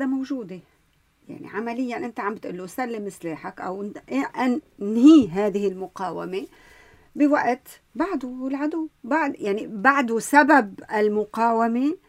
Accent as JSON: {"language": "Arabic", "country": "Lebanon", "said": "انا لبناني"}